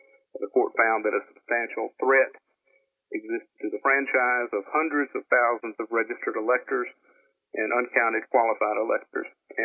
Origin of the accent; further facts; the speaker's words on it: Mississippi, United States; my home state of Mississippi